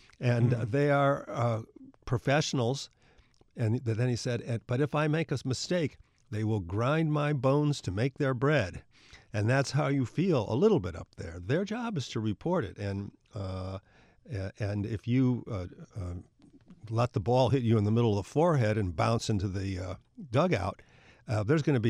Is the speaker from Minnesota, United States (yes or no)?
yes; Minnesota, United States; Norcross comes from Wisconsin. I come from Minnesota. They're totally, totally different.